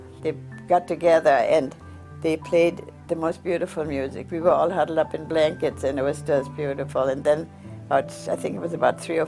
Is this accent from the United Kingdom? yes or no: no; Breslau, Silesia, Germany; my mother had a chance to go home to Breslau, to my hometown, with some friends and other people.